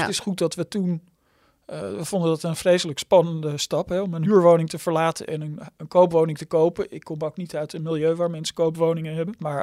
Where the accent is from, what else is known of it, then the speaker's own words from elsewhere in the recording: Amsterdam, North Holland, Netherlands; Ik kom uit de Rivierenbuurt in Amsterdam. Ik ben vervolgens in een studentenhuis gaan wonen, in een kamer. Vervolgens kreeg ik zomaar spontaan, ik stond wel ingeschreven uiteraard, een sociale huurwoning aangeboden. 2-kamerwoning op de Wieboudstraat.